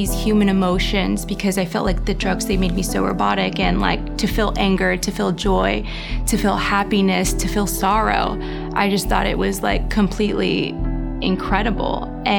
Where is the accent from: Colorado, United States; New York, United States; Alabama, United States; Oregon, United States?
Alabama, United States; I've been coming to the church for about 2 years now. I'm originally from Alabama. I'm one of 5 siblings